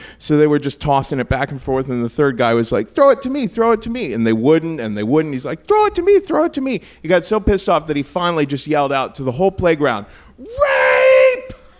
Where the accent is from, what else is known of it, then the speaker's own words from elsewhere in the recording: Cincinnati, Ohio, United States; Why, Cincinnati, Ohio, of course.